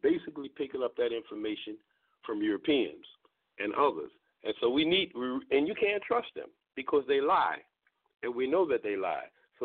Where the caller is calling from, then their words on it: Baltimore, Maryland, United States; I'm calling from Baltimore, Maryland.